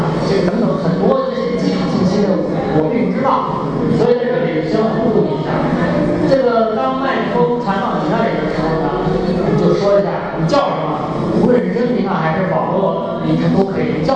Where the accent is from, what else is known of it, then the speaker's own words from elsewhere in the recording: Zhuhai, Guangdong, China; 我从珠海来